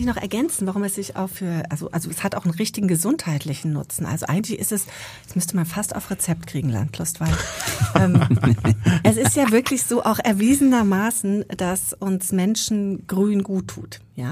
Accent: South, Germany; ich bin ja nun im Süden groß geworden

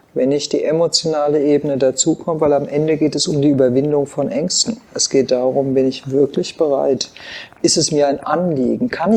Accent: Germany; Ich nehme Deutschland wahr als das Land, in dem ich geboren bin, dessen Pass ich habe, das meine Heimat ist. Ich bin Deutsche.

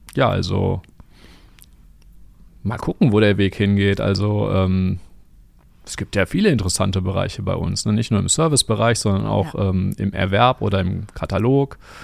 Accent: Düsseldorf, North Rhine-Westphalia, Germany; 5 Dinge, ja, ich bin Düsseldorfer.

